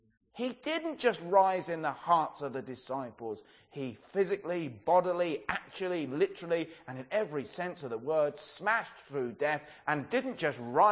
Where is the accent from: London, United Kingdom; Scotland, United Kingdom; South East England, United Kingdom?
South East England, United Kingdom; Brighton; That's how I grew up in Brighton.